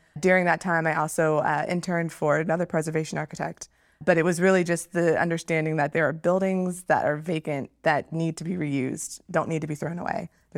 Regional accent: Virginia, United States; I'm from Northern Virginia, and I spent some weekends in DC because my stepdad was from there

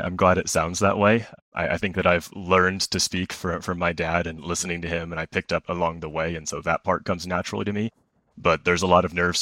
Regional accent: Tulsa, Oklahoma, United States; I'm from Tulsa, Oklahoma, and my dad was a trial attorney.

